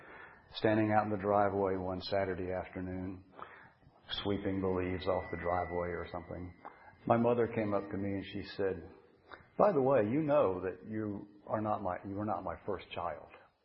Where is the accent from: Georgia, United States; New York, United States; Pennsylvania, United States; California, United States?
Georgia, United States; Atlanta; I grew up in Atlanta, Georgia, one of two children, as I now understand. Went to St. Luke's Episcopal Church.